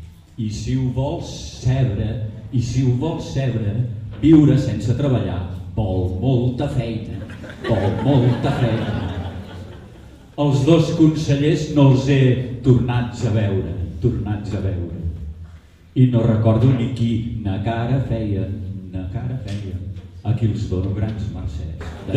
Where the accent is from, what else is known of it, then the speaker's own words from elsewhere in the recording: Barcelona, Catalonia, Spain; born there; jo vaig néixer a Barcelona, però la família de ma mare, que són de l'Escala, que és un poble de la costa